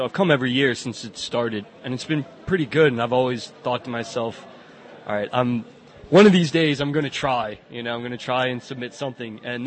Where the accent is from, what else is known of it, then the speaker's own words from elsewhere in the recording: Louisiana, United States; Well, I'm from Louisiana. So I'm surrounded by all sorts of rednecks or whatever you want to call them.